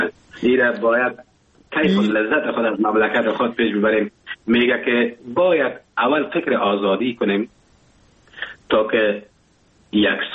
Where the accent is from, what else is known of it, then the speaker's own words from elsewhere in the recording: Afghanistan; now in Germany; وقتی زمانی که من از افغانستان بر آمدم و کشور آلمان آمدم